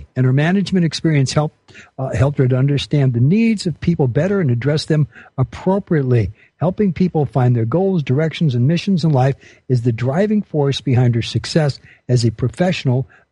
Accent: United States; born there; I'm an American with an A also. I was born in this country in 1942.

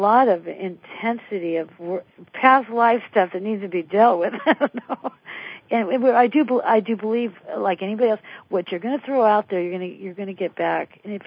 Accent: Las Vegas, Nevada, United States; we lived in Las Vegas, I was born in Las Vegas, Nevada

